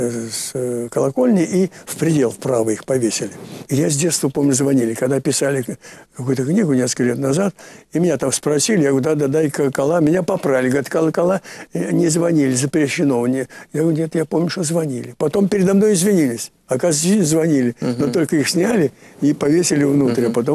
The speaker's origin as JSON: {"language": "Russian", "region": "Moscow", "country": "Russia", "tie": "born there", "said": "Я там родился, на Радищевской родился. И внизу здесь, где Котельническая высотка, ну, самый центр. Там 5 минут по набережной до Кремля. Вот я здесь родился."}